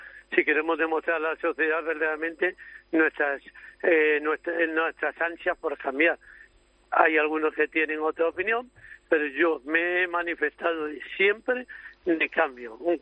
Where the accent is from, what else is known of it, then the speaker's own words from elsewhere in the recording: Galicia, Spain; yo soy gallego también.